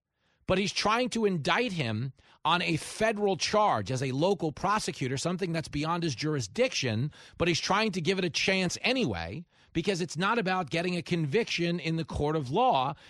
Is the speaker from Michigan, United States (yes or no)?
no; Levittown, New York, United States; I was not raised in Republican. I was raised in America. Okay, I was taught to believe this was the greatest source of good the world has ever known, because that's true. I grew up in Levittown, the first suburb for American GIs returning home from the war.